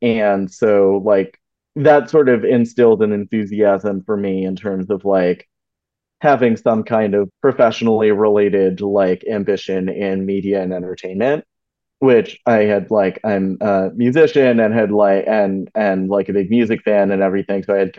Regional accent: Maine, United States; that was sort of the path for me going from growing up in Maine to through college.

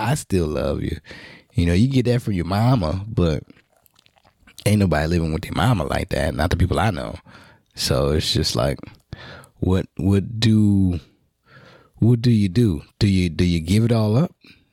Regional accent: New Orleans, Louisiana, United States; Yeah, and I'm coming from New Orleans. We don't normally get 20 degree weather and shit.

